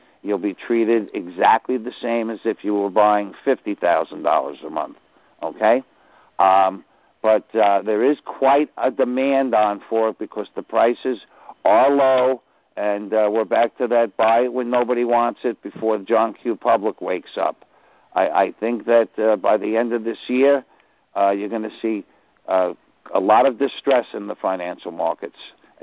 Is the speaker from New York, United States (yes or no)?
yes; New York, United States; I'm from New York, so I got a big mouth. I can't shut up.